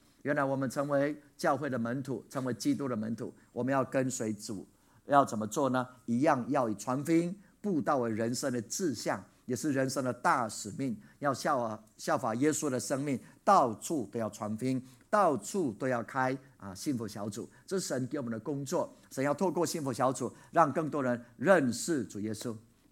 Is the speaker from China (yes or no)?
no; Taiwan; 我们台湾人是这样子的，不是吗？